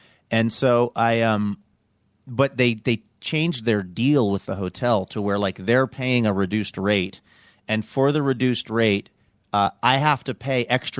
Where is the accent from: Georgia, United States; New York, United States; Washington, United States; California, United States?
Washington, United States; Seattle; And I said, I'm from Seattle, which is a weird thing to say.